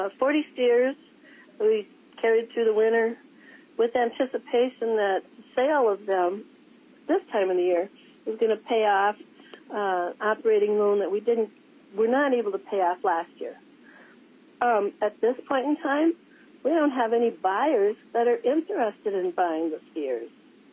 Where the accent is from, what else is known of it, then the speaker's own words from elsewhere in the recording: Canton, Minnesota, United States; from Canton, Minnesota, down in the southeast corner of Minnesota.